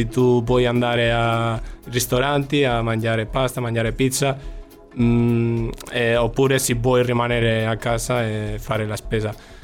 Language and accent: Italian; Bilbao, Basque Country, Spain; Italian is a second language; now in Cagliari, Italy; Vengo da Bilbao, dalla Spagna, dal nord.